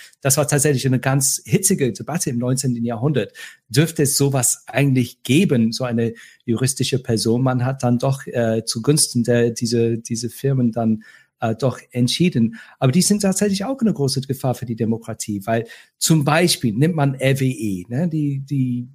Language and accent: German; Cologne, North Rhine-Westphalia, Germany; Also ich bin Kölner